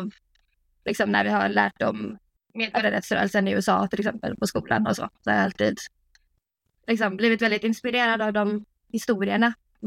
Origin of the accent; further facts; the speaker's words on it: Akershus, Norway; now in Stavanger, Norway; Jag är svensk men bor i Norge. Har växt upp i Norge. Rätt utanför Oslo.